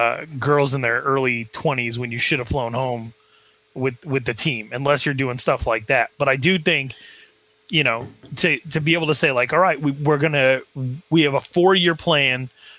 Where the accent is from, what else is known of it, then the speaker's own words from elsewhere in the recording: Wyoming, United States; I'm from Wyoming. Like, I know these people.